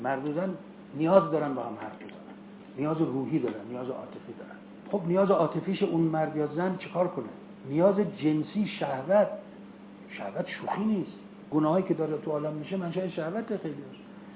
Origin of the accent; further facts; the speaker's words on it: Iran; حالا ما چون ایرانی هستیم داریم میگیم